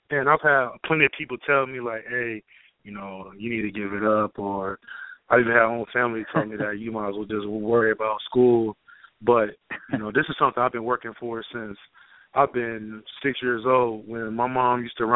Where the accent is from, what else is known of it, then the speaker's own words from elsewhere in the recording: Warren, Ohio, United States; And, just growing up in Warren, playing football at Harding and watching all the guys come from Warren and go to the NFL